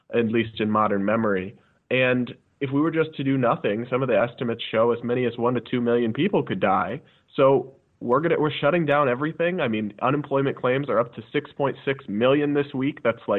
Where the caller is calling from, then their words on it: Arlington, Virginia, United States; I agree, and I'm calling in from Arlington, Virginia, just outside D.C.